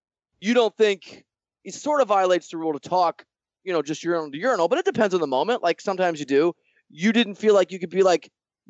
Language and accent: English; Iowa, United States; Sorry, I'm not used to New York. I'm a kid from Iowa.